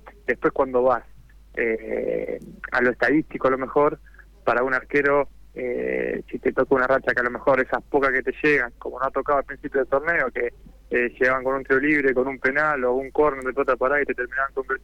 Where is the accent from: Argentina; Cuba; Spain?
Argentina; Sanford, Santa Fe; born there; Así es, sí, es sur de Santa Fe, al lado de la ciudad de Casilda, para ubicarse un poco más, claro.